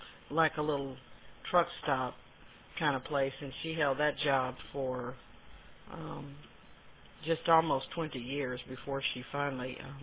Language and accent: English; Houston, Texas, United States; born there; I was born in Hives Hospital in Houston, Texas, on November 19th, 1960.